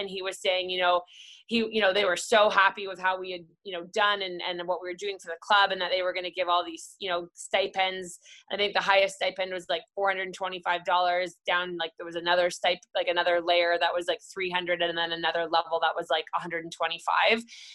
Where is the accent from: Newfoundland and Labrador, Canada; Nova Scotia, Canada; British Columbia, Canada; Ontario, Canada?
British Columbia, Canada; Vancouver; I was from Vancouver, so it was like, you know, nice to be able to be in my hometown.